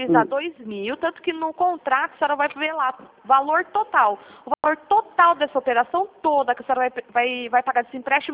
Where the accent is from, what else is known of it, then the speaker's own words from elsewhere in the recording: Piracicaba, São Paulo, Brazil; eu sou aqui de Piracicaba. São Paulo.